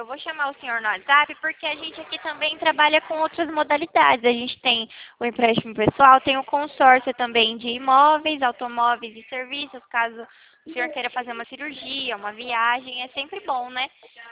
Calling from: Presidente Prudente, São Paulo, Brazil; Eu sou aqui de Presidente Prudente

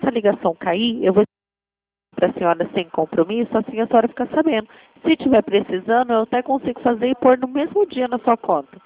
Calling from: Campinas, São Paulo, Brazil; Eu estou falando de São Paulo, Campinas.

